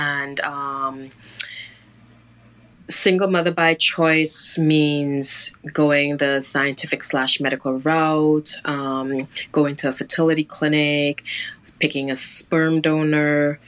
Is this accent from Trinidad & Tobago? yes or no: yes; Trinidad & Tobago; also born or lived in Canada; I was born in June, and I believe by October of the same year, they were out of Canada. came to Trinidad and grew up, went to, you know, primary school, secondary school at St. Joseph's Convent, up the hill in St. Joseph.